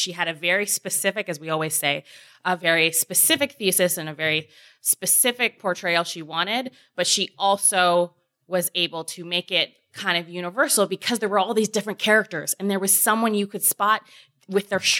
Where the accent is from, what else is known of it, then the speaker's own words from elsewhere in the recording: Canada; experience as a Canadian is so different